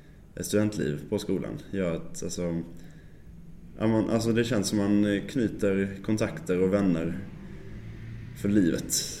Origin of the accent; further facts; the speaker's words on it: Malmö, Skåne, Sweden; now in Stockholm, Sweden; jag flyttade upp från Malmö och kände inte en enda människa i Stockholm. Hade skaffat en lägenhet här.